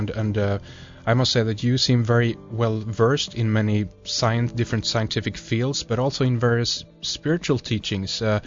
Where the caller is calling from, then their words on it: Sweden; this is Red Ice Creations Radio. We are recording from Sweden in Scandinavia